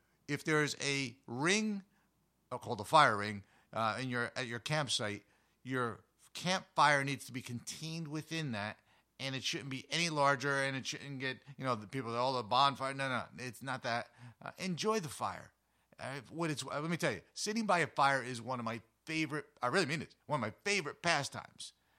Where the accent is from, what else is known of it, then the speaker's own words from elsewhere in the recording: New Jersey, United States; my teenage years, and growing up in the New Jersey Pine Barrens.